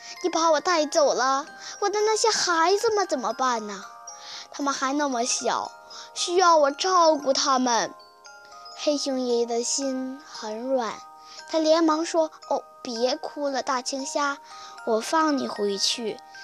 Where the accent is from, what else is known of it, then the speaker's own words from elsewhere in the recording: Shenyang, Liaoning, China; 我来自辽宁省沈阳市。